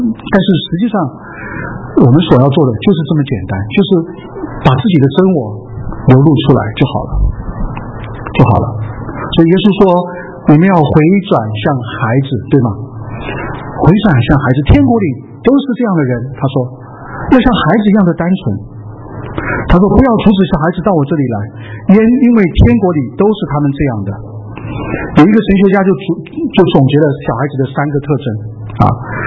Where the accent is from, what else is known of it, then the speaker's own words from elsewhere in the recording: Guiyang, Guizhou, China; 那么在我的老家哈、啊，在贵阳，我是从贵阳来的，在、老家有些服事。